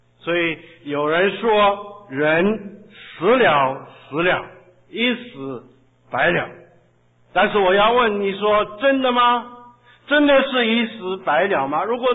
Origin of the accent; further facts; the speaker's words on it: China; 那我们中国人常说看到一个人很好的时候，就是哎呀，不知道他是哪一辈子修来的。